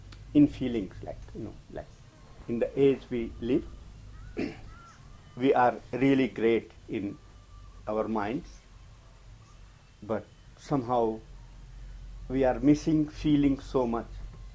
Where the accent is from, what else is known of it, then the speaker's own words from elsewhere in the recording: India; English is a second language; I'm also Indian, so my, you know, the way I speak English, I understand that many people will not understand